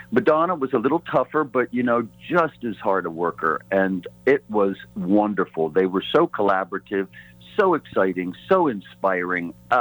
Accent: Pennsylvania, United States; I mean, I grew up kind of outside of Philadelphia along the Delaware River. There wasn't a lot of culture.

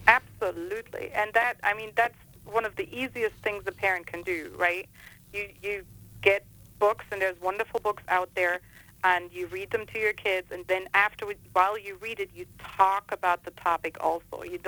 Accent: Germany; Oh, I was born and raised in Germany. I'm half Scottish and half German.

